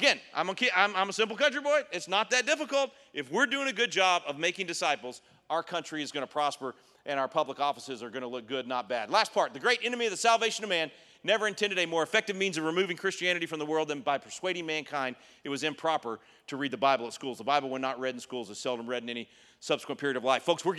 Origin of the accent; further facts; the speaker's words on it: the South, United States; I'm from the South, that's how they say it, you know.